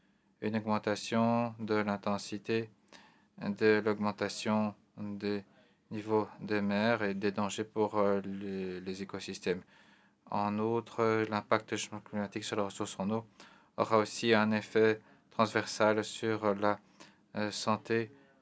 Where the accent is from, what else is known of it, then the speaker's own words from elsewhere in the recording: North Macedonia; je viens de la Macédoine du Nord